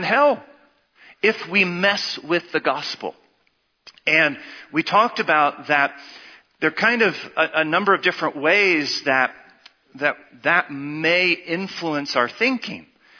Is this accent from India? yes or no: no; United States; the church I won't mention that I grew up in the States